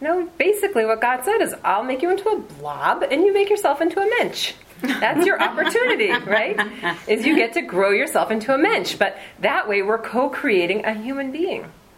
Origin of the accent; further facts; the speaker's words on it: Madison, Wisconsin, United States; I'm a Wisconsin girl. Mm-hmm. I was born in Madison, Wisconsin, right? It's a cheese state.